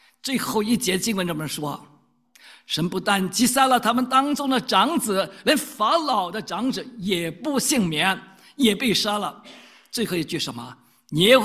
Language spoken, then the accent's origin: Chinese; China; 像我们中国人啊，满天神佛一样啊